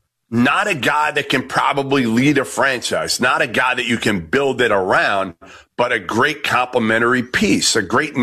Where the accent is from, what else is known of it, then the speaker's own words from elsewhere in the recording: Boston, Massachusetts, United States; Okay, I grew up in Boston. I've known Danny forever.